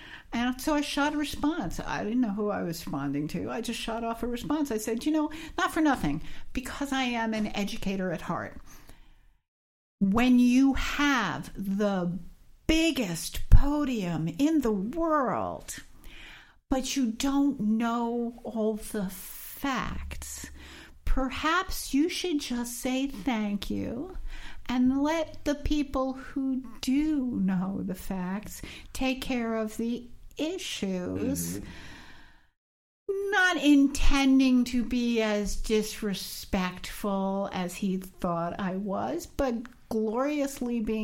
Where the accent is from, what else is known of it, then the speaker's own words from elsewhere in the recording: New York, United States; I grew up in New York.